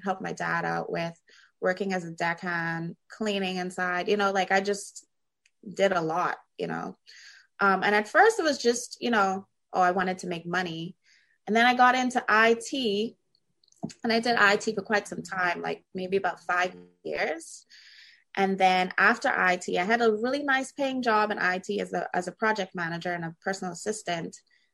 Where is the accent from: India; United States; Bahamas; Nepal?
Bahamas; Nassau, New Providence; now in San Salvador, Bahamas; Okay, I'm from Nassau, so I was born and raised in Nassau.